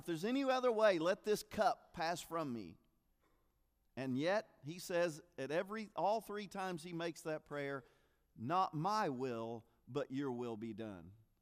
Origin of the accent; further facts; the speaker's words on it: Kentucky, United States; As a young boy growing up in Kentucky, at least during basketball season, I prayed a couple of times a week for the Kentucky Wildcats to win.